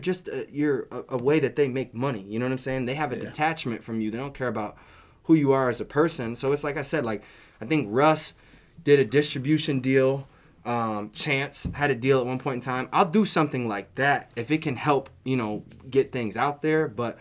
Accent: Cedar Rapids, Iowa, United States; born there; like, I was born in Cedar Rapids. My family is from the South Side of Chicago, so I don't know those elements to my life.

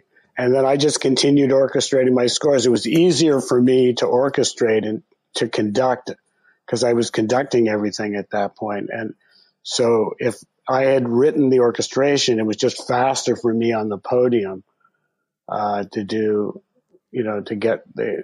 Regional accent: Canada; Now I grew up in Canada and I became a U.S. citizen later

